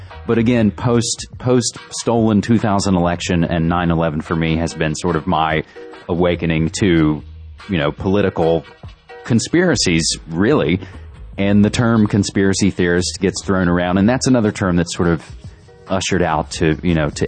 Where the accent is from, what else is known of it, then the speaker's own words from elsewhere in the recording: West Virginia, United States; moved away as an adult; now in Portland, United States; I'm originally from West Virginia and was born and raised there, lived there for 28 years and have lived in Portland, Oregon for the last five.